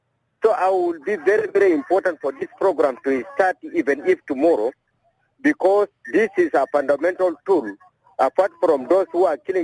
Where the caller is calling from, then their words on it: Juba, Central Equatoria, South Sudan; You know, I'm calling within Juba, Jebeleng.